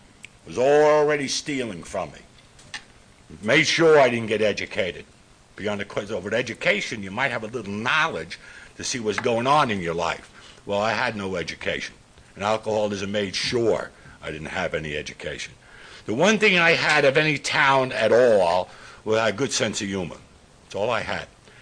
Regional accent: New York, United States; Born and raised in New York, I was the kind of kid, very extremely passive.

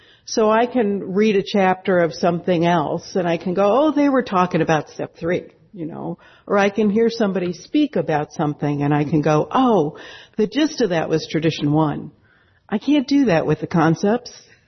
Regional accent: Columbia, Missouri, United States; I am from Columbia, Missouri, and it's a pretty cool state

